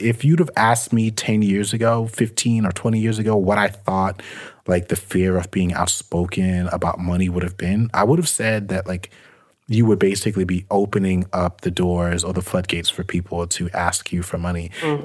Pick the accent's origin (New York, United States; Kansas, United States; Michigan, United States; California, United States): New York, United States; Brooklyn; I can envision growing up in Brooklyn, New York, and kind of having the same starting point as a lot of these people.